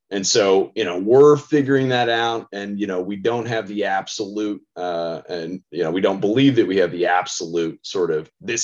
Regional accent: Denver, Colorado, United States; I cannot wait to feed you in my hometown of Denver.

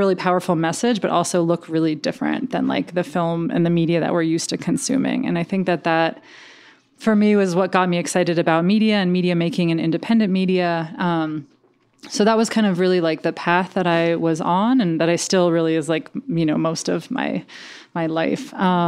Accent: Allentown, Pennsylvania, United States; also born or lived in Berkeley, United States; I come from Allentown, a small northeastern town.

